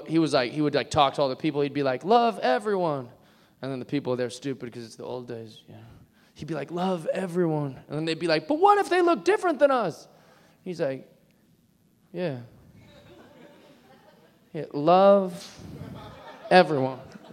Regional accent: Spokane, Washington, United States; born there; I was. I was born in Spokane, Washington.

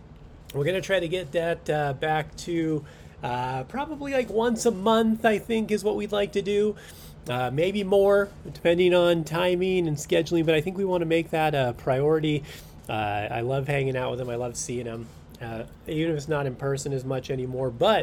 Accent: United States; I'm an American. I don't need to learn anything.

